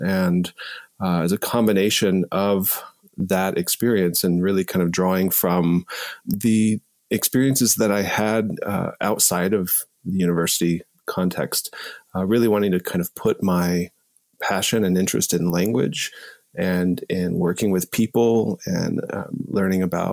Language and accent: English; Texas, United States; For a little bit of context, I grew up in Texas. As you said, I'm a citizen of the Cherokee Nation, but I primarily grew up away from community.